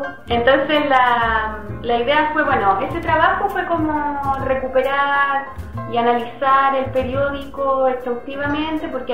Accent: Valparaíso, Chile; Valparaíso, que es la ciudad de donde yo vengo originalmente

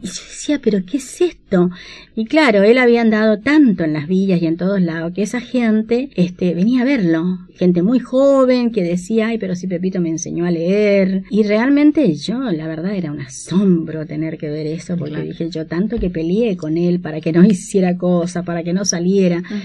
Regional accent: Chile; moved away; yo vine de Chile siendo una persona con muy poca personalidad

